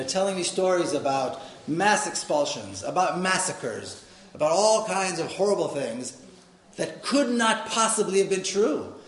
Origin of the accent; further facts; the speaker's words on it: Jerusalem, Jerusalem District, Israel; moved away as an adult; now in San Diego, United States; Now, I was born and raised in Jerusalem. I lived there half my life. The first time I met Palestinians was during these meetings in San Diego in the United States.